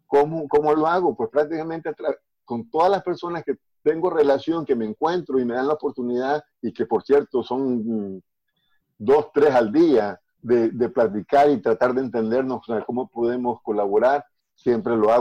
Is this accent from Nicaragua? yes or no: yes; Nicaragua; Por ejemplo, yo vengo de Nicaragua, estoy acostumbrado, por decirte algo, a bailar salsa.